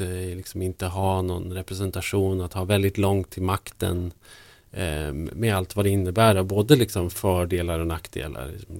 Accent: Norrland, Sweden; also born or lived in Stockholm; jag hittade min norrländska identitet under de åren jag inte bodde i Norrland, under de här, vad det nu var, 12 åren som jag bodde i Stockholm.

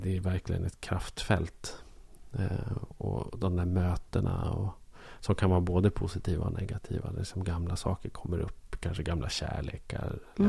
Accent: Bollnäs, Gävleborg County, Sweden; stanna kvar i lilla Bollnäs där jag växte upp

